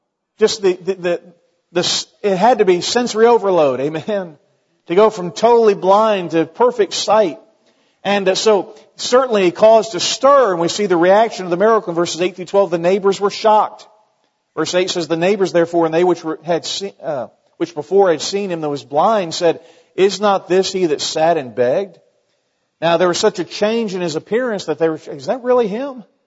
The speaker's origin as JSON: {"language": "English", "town": "Weatherford", "country": "United States", "tie": "born or raised there", "said": "I went back to my hometown of Weatherford and preached."}